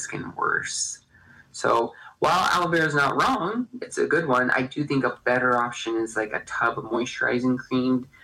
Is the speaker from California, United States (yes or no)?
yes; California, United States; I think, once again, I said I'm from California. Disneyland has so many trees